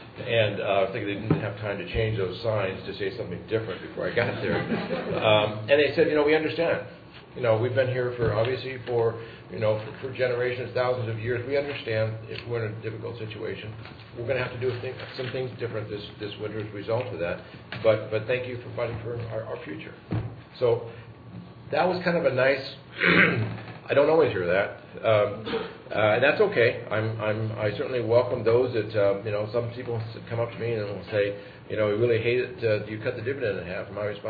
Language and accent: English; Valdez, Alaska, United States; I'm from Valdez